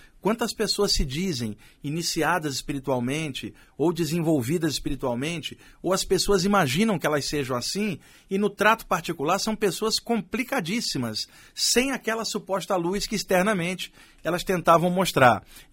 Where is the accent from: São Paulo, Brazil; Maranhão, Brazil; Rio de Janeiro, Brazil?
Maranhão, Brazil; lá no Maranhão, na minha terra natal